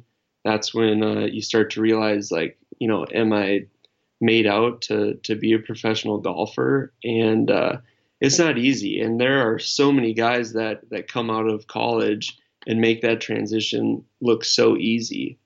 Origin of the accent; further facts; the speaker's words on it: Wisconsin, United States; when I was growing up in Wisconsin, you know, I had a six-month season